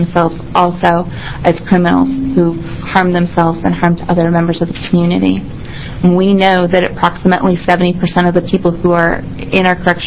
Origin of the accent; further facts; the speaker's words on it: Oregon, United States; now in Portland, United States; traveled there, it's a long ways away from where I live in Portland, and even longer still from where I grew up in Southern Oregon.